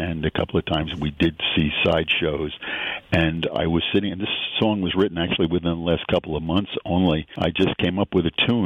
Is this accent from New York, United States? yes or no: yes; Fishkill, New York, United States; I'm a Dutchess County native. I was born in Beacon, lived in Fishkill, and I'm simply moving north, so now I'm in Poughkeepsie.